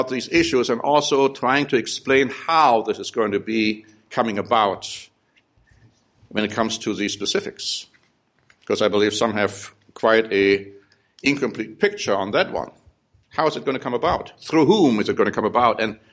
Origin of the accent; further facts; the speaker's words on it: United States; The American people in particular, and I am an American too